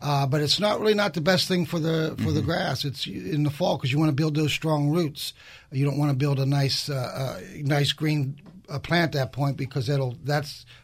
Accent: Pennsylvania, United States; also born or lived in South Florida; I'm from Pennsylvania, went to Penn State, familiar with the winters.

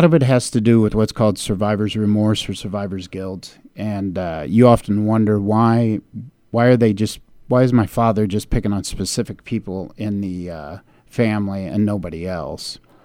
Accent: Indianapolis, Indiana, United States; I'm originally from Indianapolis. I graduated from John Marshall High School on the east side in 1984

